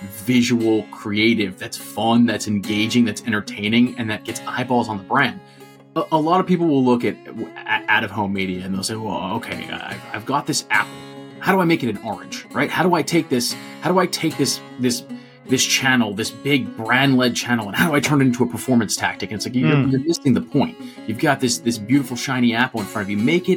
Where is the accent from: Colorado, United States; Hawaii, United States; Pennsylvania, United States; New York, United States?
New York, United States; I'm a New Yorker. I didn't even know what Sonic was.